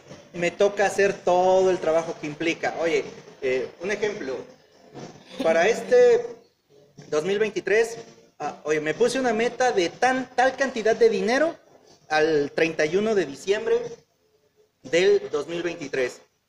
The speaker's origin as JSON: {"language": "Spanish", "region": "Oaxaca", "country": "Mexico", "said": "yo sí soy oaxaqueño, ustedes me disculparán"}